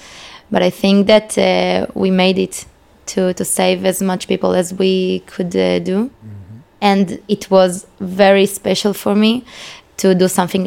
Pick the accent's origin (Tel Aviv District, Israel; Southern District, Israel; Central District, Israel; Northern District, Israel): Southern District, Israel; Beersheba; also born or lived in Argentina; I was born in Argentina, and I made the Aliyah to Israel when I was 7 years old. And I grew up in Be'er Sheva, in the south of the country.